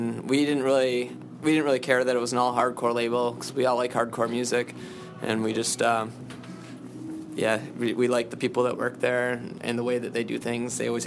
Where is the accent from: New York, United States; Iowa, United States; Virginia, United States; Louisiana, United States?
New York, United States; Buffalo; which, you know, we're from Buffalo, New York